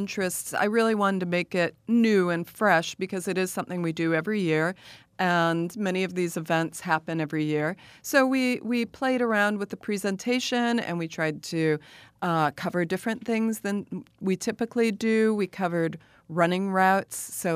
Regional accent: South Bend, Indiana, United States; I'm born and raised in South Bend, Indiana, but I went to school in New York City, NYU, to study drama and theater.

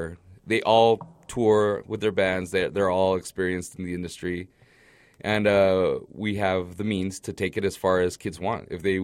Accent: Ciudad Juárez, Chihuahua, Mexico; also born or lived in Los Angeles; now in El Paso, United States; I was living in Los Angeles, and so about a year ago, I moved back to Juarez. I grew up in Juarez.

